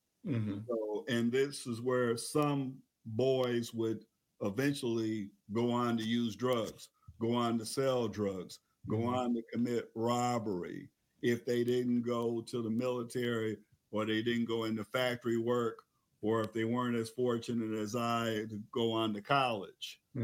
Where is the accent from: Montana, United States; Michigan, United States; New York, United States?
New York, United States; Utica; I grew up in Utica, New York, which is right next to Syracuse.